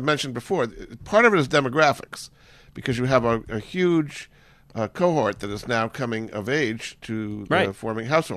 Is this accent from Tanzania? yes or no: no; Rhode Island, United States; My own home where I grew up in Rhode Island, we put it for sale about a month ago.